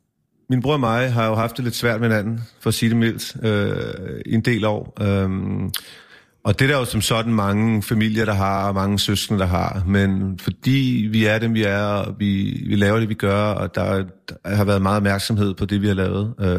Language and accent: Danish; Nivå, Capital Region of Denmark, Denmark; also born or lived in Copenhagen; Jeg er født i København, men vokset op i Nivå, okay, lige nord herfra. Klokkedal, ja. 7 år, så Nivå.